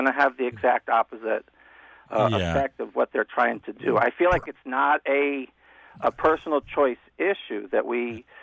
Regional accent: Connecticut, United States; growing up in Connecticut, WTIC was always the voice in the background and the voice of Bob Steele, and this is a thrill for me to be on.

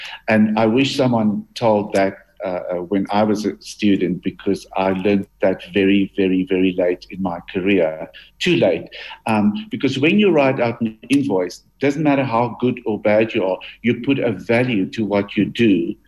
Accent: Harrismith, Free State, South Africa; In the Free State. I grew up in Harry Smith.

